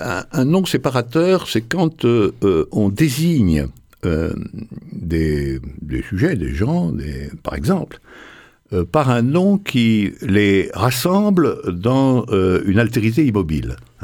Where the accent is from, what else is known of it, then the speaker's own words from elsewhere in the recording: Morocco; born there; je suis né au Maroc.